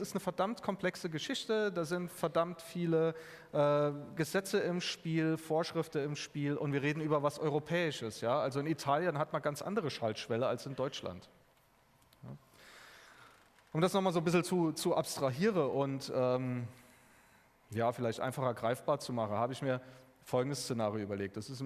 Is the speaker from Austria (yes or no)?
yes; Austria; ich kann als Österreicher meinen Strom in einem französischen Kernkraftwerk kaufen